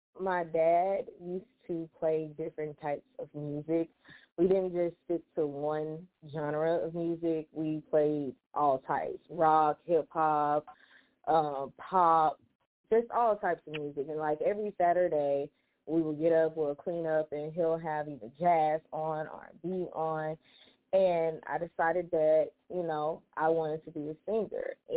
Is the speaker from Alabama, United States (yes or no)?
yes; Prattville, Alabama, United States; I am from Prattville, Alabama, which most people don't know where it's at because it's small, but that's where I'm from.